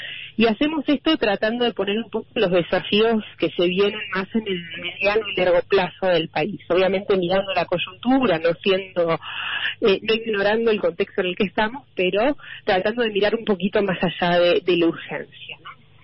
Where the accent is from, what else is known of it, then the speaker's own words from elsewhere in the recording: Argentina; Y esto en Argentina me parece especialmente relevante, porque así como en Argentina tendemos a tener estos movimientos pendulares políticos